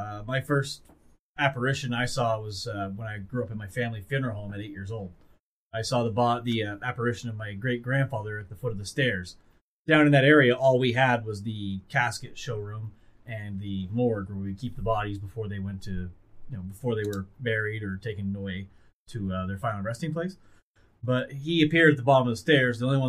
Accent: New Brunswick, Canada; And at 15, I lived in a house in my hometown of New Brunswick

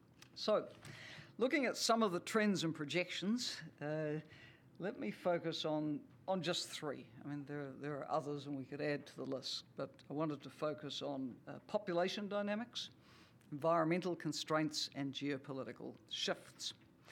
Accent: New Zealand; And speaking as a New Zealander, I can see the opportunities for the world's farmers and food processors.

